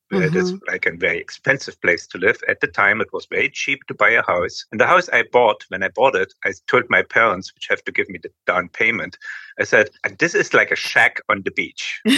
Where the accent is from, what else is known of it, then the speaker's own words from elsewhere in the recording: Germany; now in Venice; I come from Germany. I lived in many different places, but since the last 30 years, I'm in Venice.